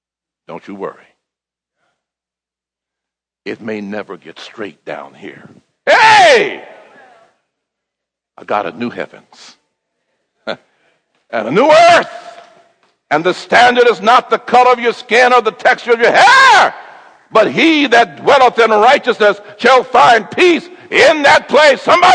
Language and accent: English; the North, United States; I was born and reared in the North. I'd not been exposed to racial prejudice before like that.